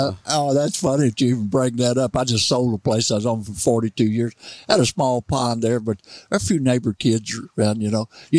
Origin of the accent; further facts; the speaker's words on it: Missouri, United States; I come from Mississippi County, Missouri, way down in the Boot Hill, and it's part of the old South.